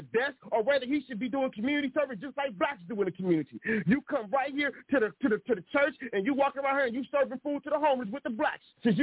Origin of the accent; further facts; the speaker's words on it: Compton, California, United States; born there; Because, you see, when I was born in Compton